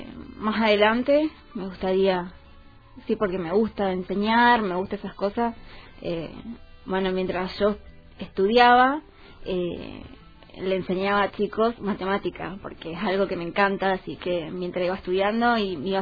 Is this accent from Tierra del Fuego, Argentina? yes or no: yes; Tierra del Fuego, Argentina; Sí, yo soy fueguina, sí.